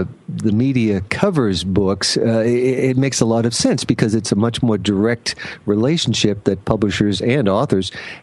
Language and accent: English; Boston, Massachusetts, United States; Well, as a Bostonian, we remember Kirstie Alley from her days at Cheers